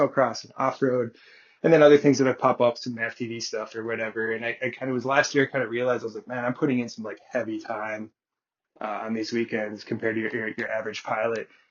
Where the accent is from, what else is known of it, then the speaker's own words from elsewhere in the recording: Elk River, Minnesota, United States; So I grew up snowmobiling. I'm from Elk River.